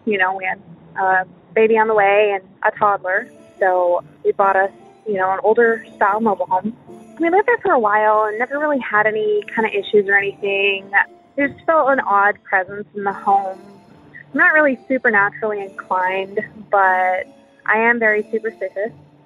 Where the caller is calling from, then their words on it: Texas, United States; I'm calling from Texas, but this call is from Montana.